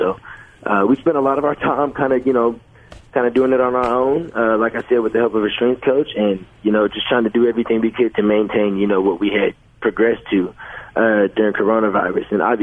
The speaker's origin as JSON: {"language": "English", "town": "Atlanta", "region": "Georgia", "country": "United States", "tie": "born or raised there", "said": "I grew up in Atlanta for a little bit, so I was always a huge Braves fan."}